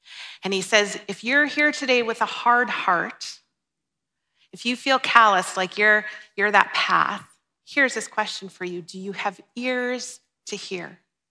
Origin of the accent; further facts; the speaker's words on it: Minnesota, United States; now in Canada; And I live in Alberta. I cheer for Minnesota sports. I'm from Minnesota.